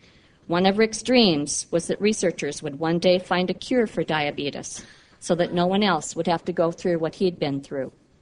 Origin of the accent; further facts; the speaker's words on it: Des Moines, Iowa, United States; I chose to stay at UIHC rather than go back to my hometown of Des Moines because I believed it would provide a good learning experience for a new grad